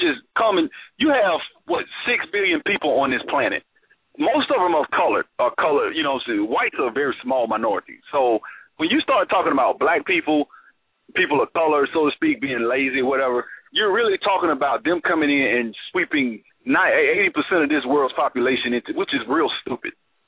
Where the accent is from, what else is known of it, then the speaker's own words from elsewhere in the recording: Alabama, United States; I'm from Alabama. There are kids I knew.